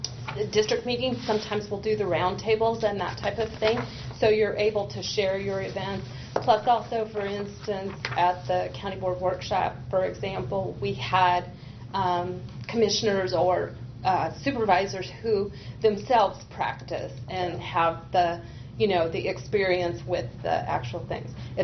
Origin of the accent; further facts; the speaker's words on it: Nebraska, United States; I grew up in the Sand Hills, but then went on to law school and, well, undergrad, et cetera, at the university.